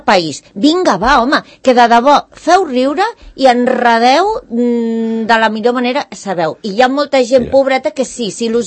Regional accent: Catalonia, Spain; Jo sóc Espanya i sóc catalana

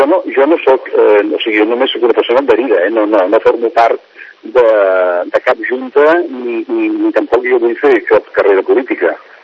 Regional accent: Catalonia, Spain; Jo m'he adherit com a català

